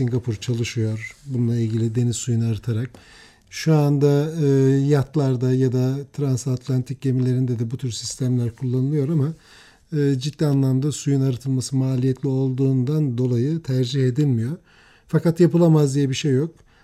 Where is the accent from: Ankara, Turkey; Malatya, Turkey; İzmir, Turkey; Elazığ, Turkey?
Malatya, Turkey; ki ben çok severim memleketimden dolayı, Malatyalıyım.